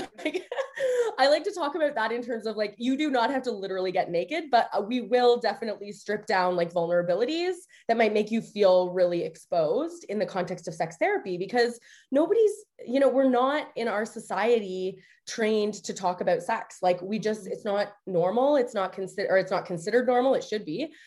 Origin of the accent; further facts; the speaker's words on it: Canada; I am Canadian.